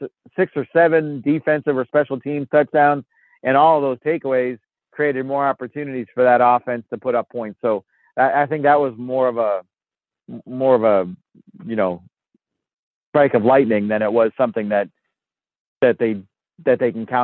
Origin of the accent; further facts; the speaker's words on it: Massachusetts, United States; Well, my dad, I grew up in Massachusetts. My dad was a Giants fan.